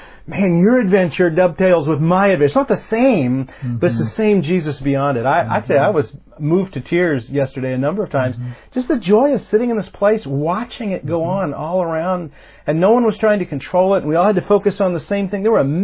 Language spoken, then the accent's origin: English; United States; I'm from the States